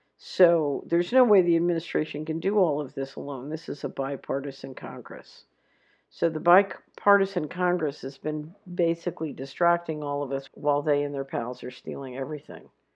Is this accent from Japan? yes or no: yes; Japan; moved away as an adult; also born or lived in United States / Latin America; I'm from Japan, but called the U.S. my home for about 11 of my student years. Then since my late 20s, I lived in Latin America for another decade before returning to Japan this year.